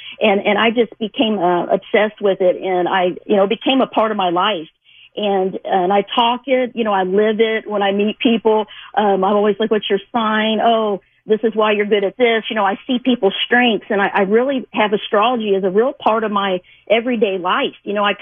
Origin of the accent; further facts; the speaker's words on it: Rolla, Missouri, United States; And I grew up in Rolla, Missouri, you know, that's not too far from St. Louis.